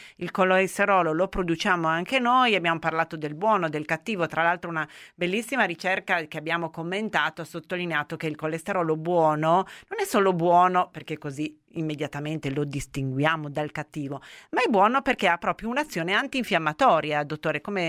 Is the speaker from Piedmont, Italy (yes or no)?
yes; Turin, Piedmont, Italy; noi che tutte e due siamo di Torino, no?